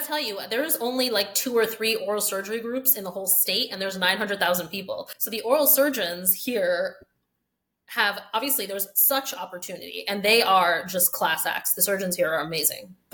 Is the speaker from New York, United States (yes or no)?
yes; Chappaqua, New York, United States; So I grew up in Chappaqua, so it's kind of northern Westchester County.